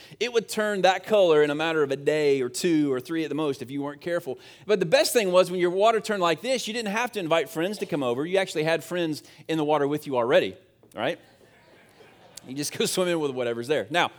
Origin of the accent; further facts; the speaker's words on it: Leesburg, United States; I grew up in Leesburg, just up the road, about 30 minutes, and we lived in a house, and we had a pool, one of the few pools actually in our neighborhood.